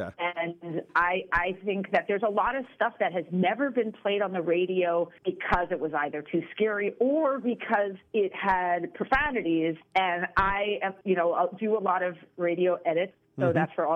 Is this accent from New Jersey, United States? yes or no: yes; New Jersey, United States; I went to Manalapan High School. I grew up in Central Jersey. I grew up going to Point Pleasant, Seaside, and Atlantic City the moment I had my first fake ID.